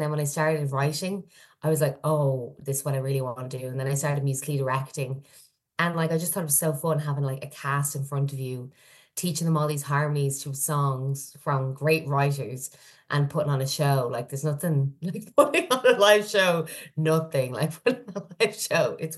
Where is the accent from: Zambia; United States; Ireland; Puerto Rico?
Ireland; Dublin, Leinster; I'm from Dublin.